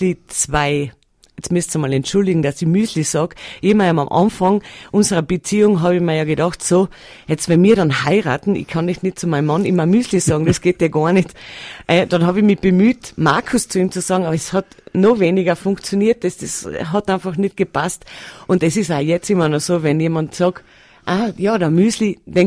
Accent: Friesach, Carinthia, Austria; born there; ich bin 1981 in Friesach in Kärnten geboren, war dann fast mein erstes Lebensjahr am Bauernhof in Kärnten unten im Gurktal. Und dann sind wir erst nach Nussdorf aufgezogen

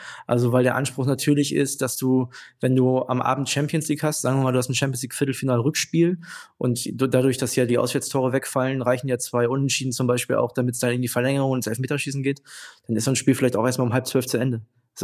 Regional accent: Wilhelmshaven, Lower Saxony, Germany; now in Berlin, Germany; Genau, ich komme aus Wilhelmshaven, also wir kommen aus der gleichen Stadt. Mittlerweile lebe ich aktuell in Berlin

